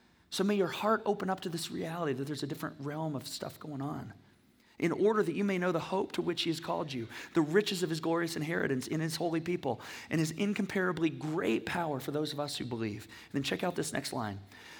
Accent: Michigan, United States; I grew up in Michigan. We lived on the Manistee and Ausable rivers in the summer

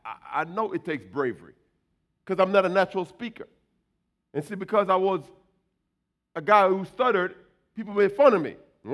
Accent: Jamaica; Because, see, I was born in Jamaica. As a Jamaican, I was a stutterer.

